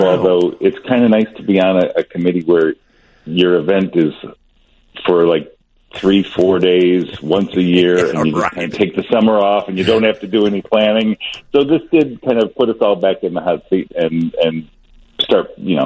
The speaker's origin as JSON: {"language": "English", "town": "Wilmette", "region": "Illinois", "country": "United States", "tie": "born or raised there", "said": "I grew up in Wilmette, and my dad was on WVBM from 1953 to 1969."}